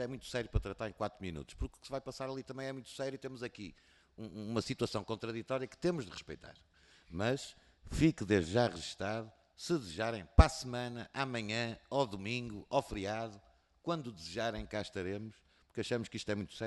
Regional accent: Porto, Norte, Portugal; Como eu sou do Porto e costumamos dizer lá em cima, palavras levas o vento.

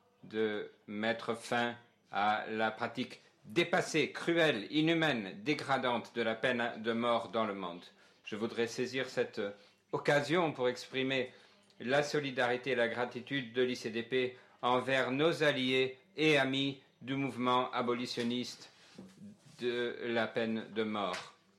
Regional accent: South Africa; Par exemple, je viens d'Afrique du Sud.

